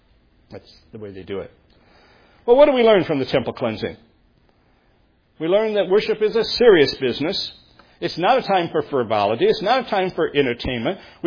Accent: Texas, United States; I'm from Texas, and doesn't that mean Texas, you know?

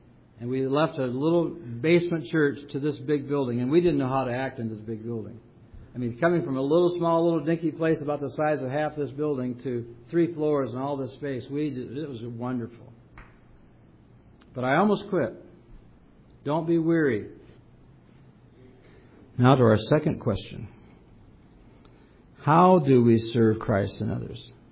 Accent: Michigan, United States; also born or lived in Wisconsin / Minnesota; But I grew up in Michigan, Wisconsin, Minnesota, in towns of 15,000 people, small towns, and a big city was not my cup of tea.

